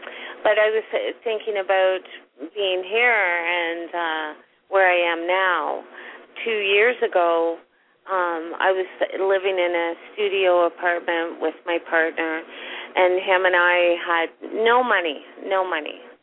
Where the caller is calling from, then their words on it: Canada; from Canada.